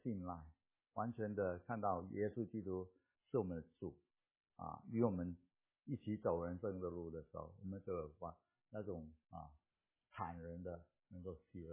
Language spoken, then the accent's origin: Chinese; Hong Kong; 我们香港人讲过是啊刀肉啊